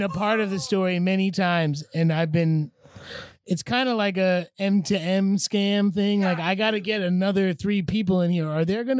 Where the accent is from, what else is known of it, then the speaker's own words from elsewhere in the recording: New Jersey, United States; No, the New Jersey book was like, hey, we're both from Jersey, like we can appreciate this.